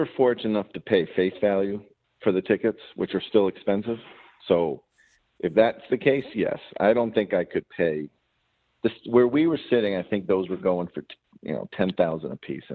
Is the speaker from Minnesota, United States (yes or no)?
no; Massachusetts, United States; but I was like, no, I'm just from Massachusetts.